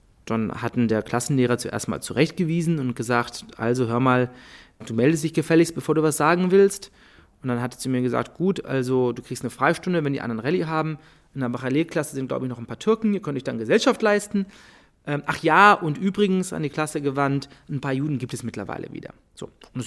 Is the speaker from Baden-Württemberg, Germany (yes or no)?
no; Munich, Bavaria, Germany; Also ich bin geboren in München 1982 als Bürger eines doch sehr friedlichen, liberalen, schönen Deutschlands und habe mich trotzdem, während ich hier aufgewachsen bin, über die Jahre immer weniger deutsch gefühlt und immer mehr jüdisch.